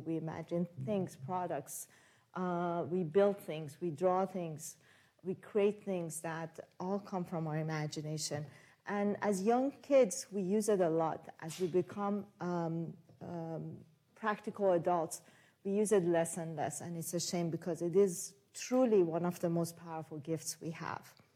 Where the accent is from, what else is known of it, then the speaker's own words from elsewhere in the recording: Mashhad, Razavi Khorasan, Iran; English is a second language; moved away; long, long time ago in a country far, far away in Iran, in the second largest city in Mashhad. And growing up in Iran, I saw many changes throughout my life.